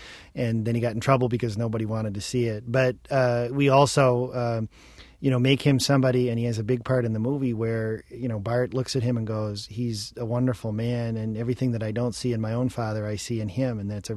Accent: Ireland; I'm Irish

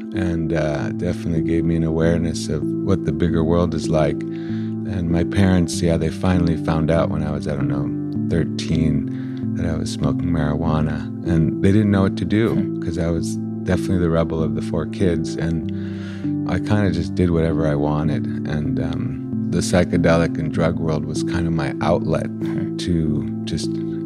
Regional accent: Cleveland, Ohio, United States; So definitely a lot of non-inclusion and a non-equality growing up in Cleveland as an Iraqi kid.

